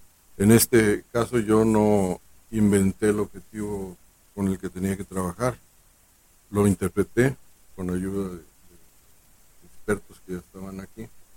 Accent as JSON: {"language": "Spanish", "region": "Sinaloa", "country": "Mexico", "moved": "yes", "said": "Era la idea cuando me vine de Sinaloa."}